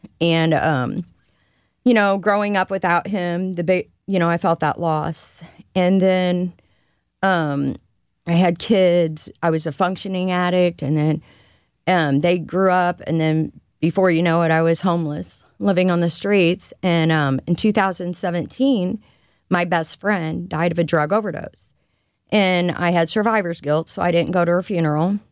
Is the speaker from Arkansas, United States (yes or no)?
no; Roxana, Illinois, United States; I grew up in Roxana. I was raised by an alcoholic mom.